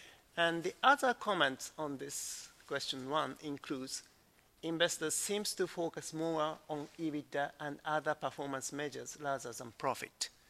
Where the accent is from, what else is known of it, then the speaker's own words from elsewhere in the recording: Japan; English is a second language; Actually, I come from Japan, and the Japanese stakeholders love this kind of discussion